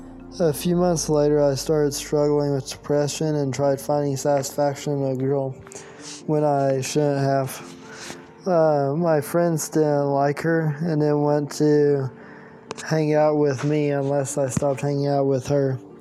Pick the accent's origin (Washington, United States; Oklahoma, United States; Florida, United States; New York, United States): Oklahoma, United States; I'm a college student in Oklahoma and I'm from Oklahoma.